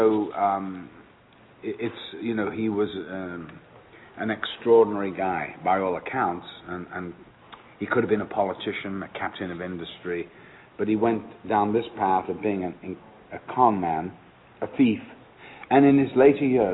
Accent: England, United Kingdom; I'm from England, so things in England are a little more measured and a little more relaxed, you know.

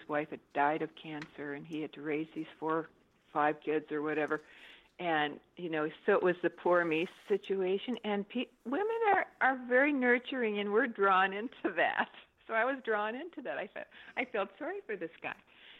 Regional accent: Wisconsin, United States; the Southwest, and just the type of person out here is totally different from the Midwest, because I was originally from Wisconsin.

